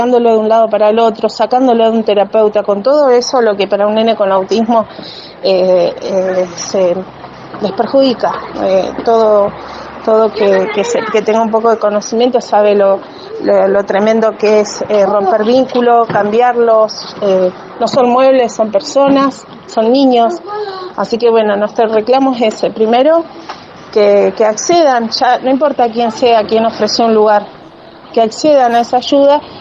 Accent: General Roca, Río Negro, Argentina; soy de General Roca.

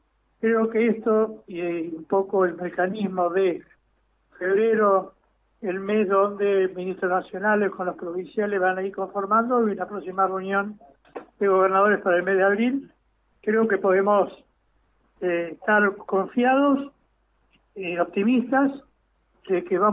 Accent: Patagonia, Argentina; los que somos patagónicos

